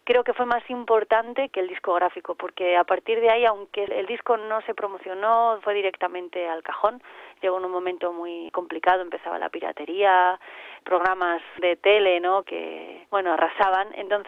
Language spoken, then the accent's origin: Spanish; Torrelavega, Cantabria, Spain; aparecía un concurso de jóvenes talentos en mi pueblo, en Torrelavega